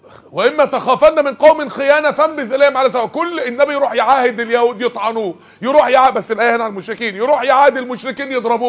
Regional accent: Egypt; عشان كده عندنا في مصر للأسف يقول لك من اشهر الامراض اللي بتيجي بسبب الرجيم هو ايه؟

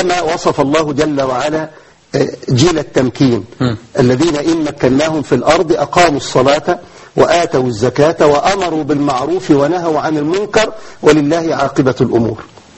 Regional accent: Egypt; بلادنا مصر

